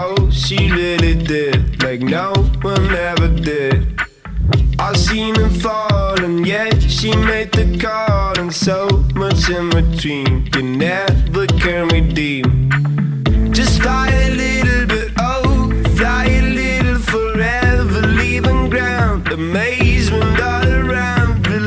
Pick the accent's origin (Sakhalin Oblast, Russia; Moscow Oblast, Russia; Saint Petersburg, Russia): Saint Petersburg, Russia; дорогие ленинградцы, как я, рожденный в Ленинграде